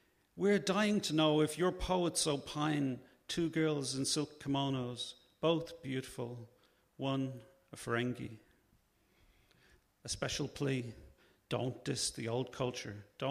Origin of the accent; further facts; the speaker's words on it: Dublin, Leinster, Ireland; now in London, United Kingdom; I'm from Dublin.